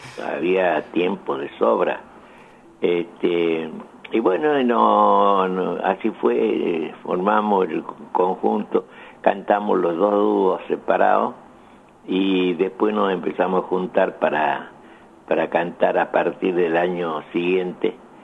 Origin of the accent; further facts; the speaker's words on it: Salta, Argentina; Somos de Salta, la mejor provincia de la República Argentina